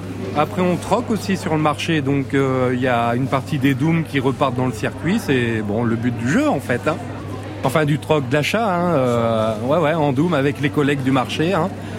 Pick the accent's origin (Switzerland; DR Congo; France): France; Auvergne-Rhône-Alpes; Alors moi, je viens de Haute-Loire.